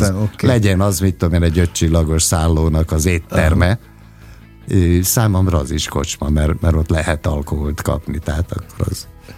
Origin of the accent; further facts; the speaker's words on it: Budapest, Hungary; ugyan én Budapesten születtem, és világéletemben Budapesten éltem.